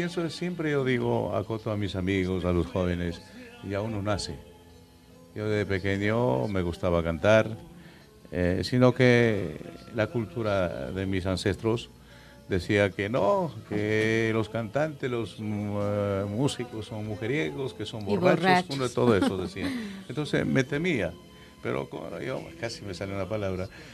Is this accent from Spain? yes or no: no; Peguche, Imbabura, Ecuador; Entonces yo regresé a mi tierra. Me regresé a mi tierra, triste. ¿Qué haré mi vida? ¿Qué haré mi vida? En eso dos caballeros llegaron ahí a Peguche